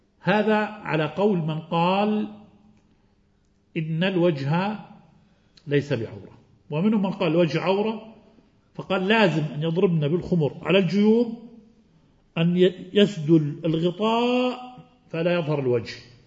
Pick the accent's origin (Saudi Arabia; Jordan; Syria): Jordan; هذا ما نسميه في بلادنا والدارج على ألسنة نسائنا في بلادنا الأردن